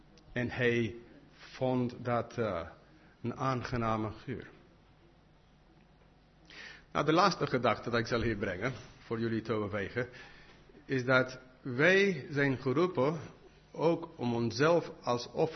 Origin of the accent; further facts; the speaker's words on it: Netherlands; Nou, alsjeblieft, ik ben echt een Nederlander, alsjeblieft, Heere God.